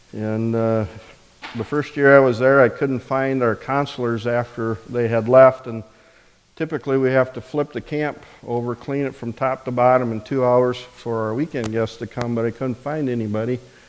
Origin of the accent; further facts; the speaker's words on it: Sioux Center, Iowa, United States; I grew up in and around Sioux Center, so a lot of familiar faces.